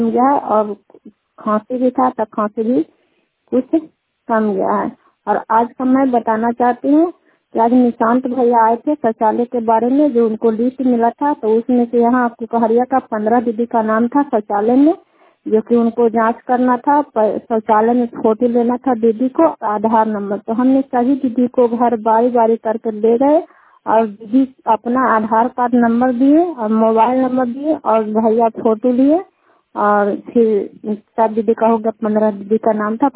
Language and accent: Hindi; Sikahariya, Bihar, India; सिकहरिया के रहने वाले हैं, रुखार पंचायत के हैं, चंदी प्रखंड नालंदा जिले के।